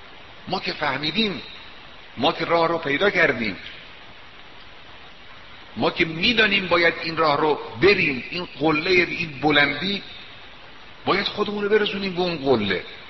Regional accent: Iran; ما ایرانی هستیم، باید ایرانی باشیم. ما مسلمانیم، باید مسلمان باشیم.

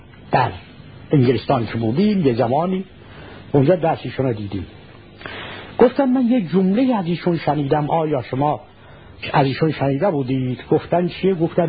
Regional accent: Iran; گفتم ایرانی هستم و نجف طلبه هستم.

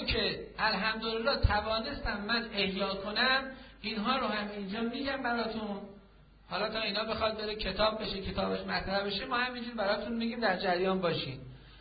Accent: Iran; به عنوان یک مسلمان و به عنوان یک ایرانی

